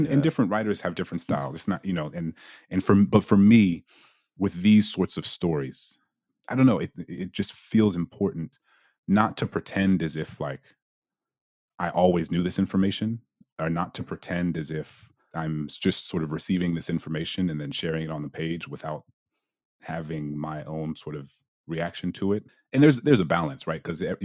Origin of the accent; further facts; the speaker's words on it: New Orleans, Louisiana, United States; what it meant to be like a 15, 16-year-old Black kid growing up in New Orleans, in Louisiana, in America.